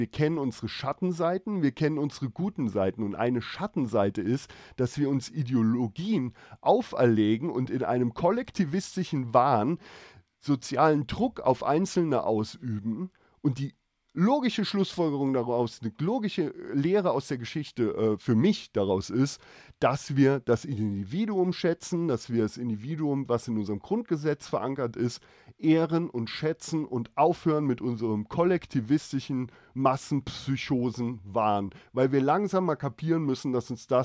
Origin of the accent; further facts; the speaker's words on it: Germany; Ich bin Deutscher, ich bin Misseler, da bin ich geboren, das ist meine Heimat und ich bin Wahlbayer. Ich lebe hier, weil ich mit der Kultur was anfangen kann, weil ich das liebe und weil ich hier sterben will.